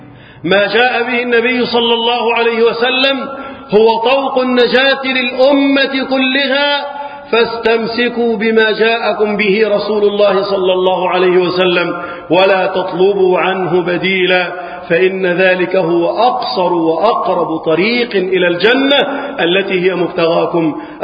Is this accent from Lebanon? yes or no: no; Egypt; اللهم احفظ بلدنا مصر وسائر بلاد